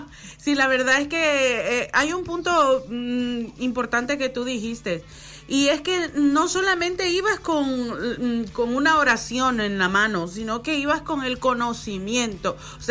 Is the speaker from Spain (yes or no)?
no; El Salvador; moved away; como yo vengo de El Salvador